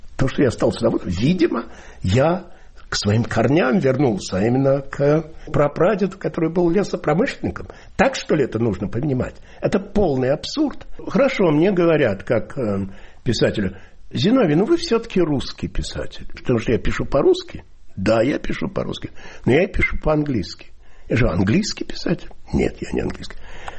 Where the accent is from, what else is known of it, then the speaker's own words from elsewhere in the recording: Russia; moved away as an adult; now in London, United Kingdom; И я уехал из России 42 года назад.